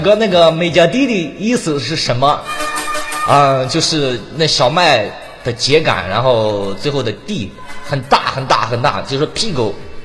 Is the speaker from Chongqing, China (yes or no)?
no; Shaanxi, China; 炒面，我们陕西话叫臭面